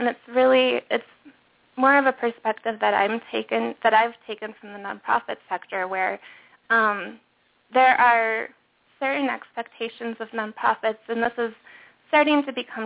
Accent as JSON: {"language": "English", "region": "Michigan", "country": "United States", "tie": "born or raised there", "said": "I grew up in Michigan where there are all of these really well-known entrepreneurs from the state"}